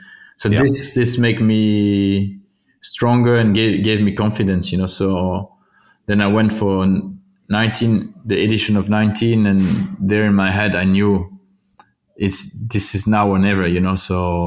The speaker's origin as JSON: {"language": "English", "region": "Wallonia", "country": "Belgium", "second_language": "English", "said": "I'm from Wallonia"}